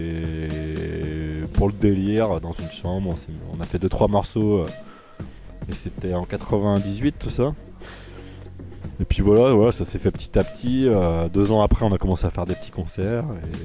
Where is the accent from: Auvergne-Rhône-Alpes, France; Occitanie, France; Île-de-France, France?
Auvergne-Rhône-Alpes, France; Saint-Etienne; ils sont de Lyon, nous on est de Saint-Etienne, c'est pas très loin.